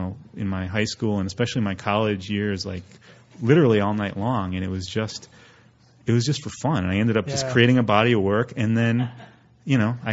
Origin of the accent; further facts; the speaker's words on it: Chicago, Illinois, United States; when I was very young, I lived, you know, on the north side of the city, and then I went to school in the suburbs, north suburbs, and then I went to DePaul and moved back to the city basically at age 20.